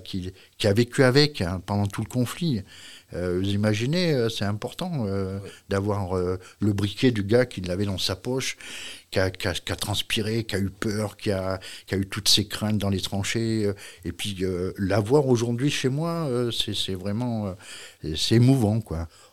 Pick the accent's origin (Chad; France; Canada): France; Nouvelle-Aquitaine; je suis venu à la retraite dans mon pays natal, la Charente.